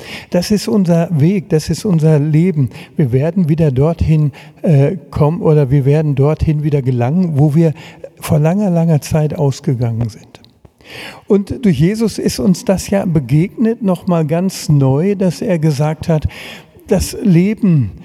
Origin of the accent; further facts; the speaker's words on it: North Rhine-Westphalia, Germany; Ich komme ja aus dem Ruhrgebiet, und da ist die Brieftaube das Rennpferd des kleinen Mannes.